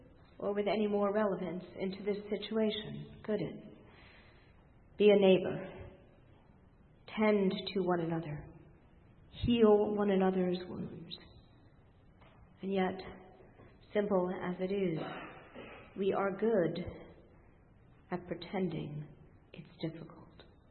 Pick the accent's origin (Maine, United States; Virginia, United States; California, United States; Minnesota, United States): Virginia, United States; I was raised in Virginia, not far from the homes of George Washington, James Madison, and other heroes of our nation's past.